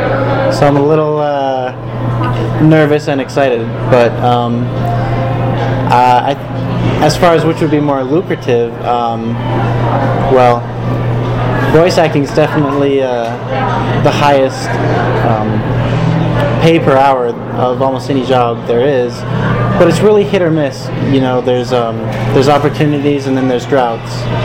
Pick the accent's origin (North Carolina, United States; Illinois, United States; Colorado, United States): Colorado, United States; Lakewood; moved away as an adult; now in Utah, United States; Yeah, I'm from Lakewood. Oh, Lakewood. Yeah. So I grew up there. I've come to Utah to go to school, and I've been there for the last few years.